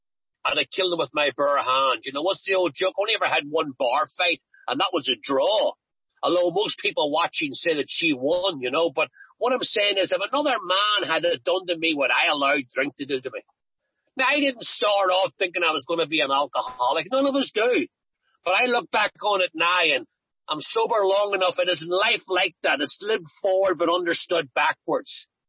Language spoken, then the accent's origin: English; Belfast, Northern Ireland, United Kingdom; I'm from Belfast in Northern Ireland, and I grew up there during the Troubles.